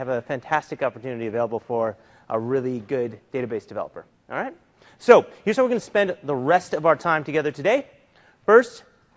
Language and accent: English; Boston, Massachusetts, United States; I hail from Boston.